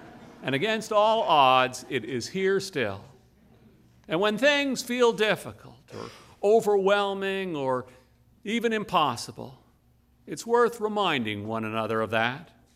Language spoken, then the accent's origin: English; Montreal, Quebec, Canada; But when I was a boy who was living in my hometown, living in Montreal, Quebec